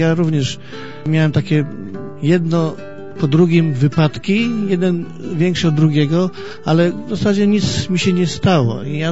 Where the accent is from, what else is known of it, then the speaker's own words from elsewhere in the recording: Gorzów Wielkopolski, Lubusz Voivodeship, Poland; born there; No, urodziłem się w Gorzowie Wielkopolskim, mieście o wielkich tradycjach żużlowych, podobnie jak Tarnów.